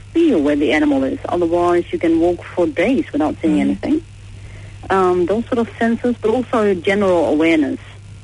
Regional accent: Netherlands; So I grew up in Holland, we grew up with central heating and whatnot.

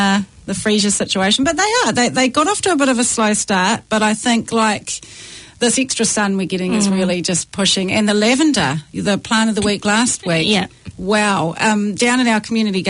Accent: Waikato, New Zealand; Oh, that sounds amazing. I'm from the Waikato.

